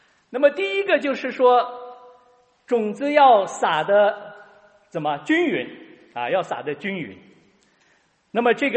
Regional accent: Henan, China; 我小的时候生活在河南的农村

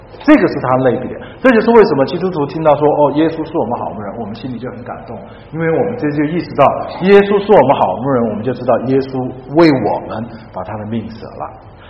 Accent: Chengdu, Sichuan, China; 在我是来自四川嘛，在成都嘛

